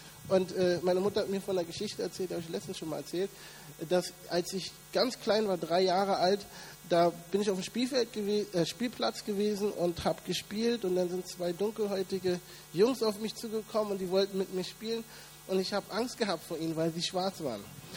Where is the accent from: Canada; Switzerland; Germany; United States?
Germany; Berlin; in Berlin aufgewachsen, in Schöneberger Kiez. Und das war nochmal ein anderes Spannungsfeld. Nun, in Berlin-Schöneberg, wo ich aufgewachsen bin, da musstest du lernen, dich durchzusetzen.